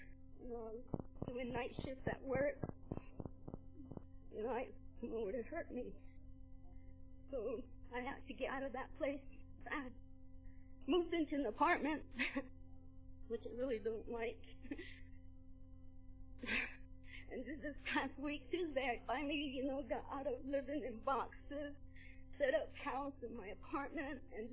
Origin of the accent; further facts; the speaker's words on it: Acoma Pueblo, New Mexico, United States; I'm from Acoma. I'm from Acoma Pueblo.